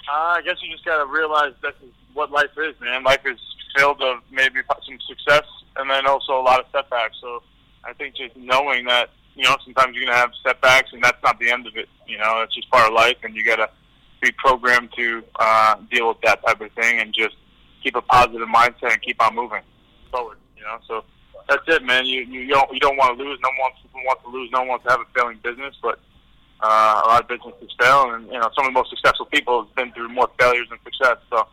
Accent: New York, United States; obviously just being from New York, born and raised, and never being able to fight in my home state.

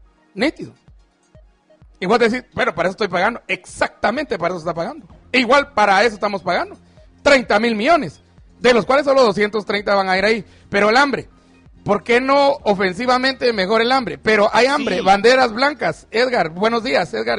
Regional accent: Chimaltenango, Guatemala; en mi pueblo pues es Chimaltenango, conozco muy bien esta aldea

